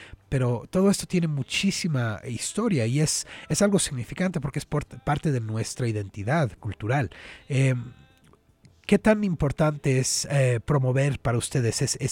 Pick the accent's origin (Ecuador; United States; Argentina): United States; born there; yo soy nacido aquí en Estados Unidos, y yo no tenía identidad personal. Yo no sabía qué significaba el ser de México. En realidad, mis papás me decían, bueno, pues nosotros somos de México, tienes historia en México, tienes familia